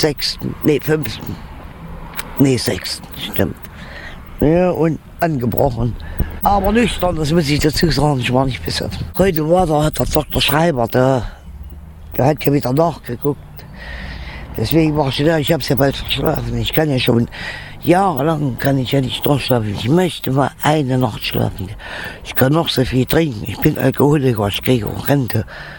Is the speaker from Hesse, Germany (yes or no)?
no; Weimar, Thuringia, Germany; also born or lived in Heiligenstadt; Nee, ich bin in Heiligenstadt geboren, ich bin aber in Weimar groß geworden. Ich hätte gar nicht hierher ziehen brauchen wieder. Ich habe erst fast 5 Jahre in der Erfurter Straße gewohnt.